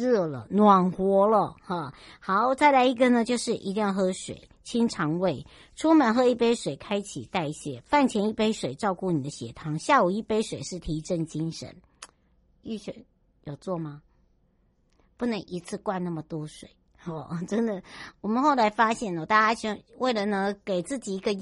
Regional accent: Taiwan; 我的故乡花东纵谷

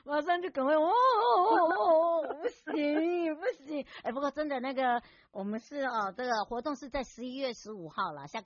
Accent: Hualien County, Taiwan; 回到我的故乡花东纵谷，我们的花莲了。

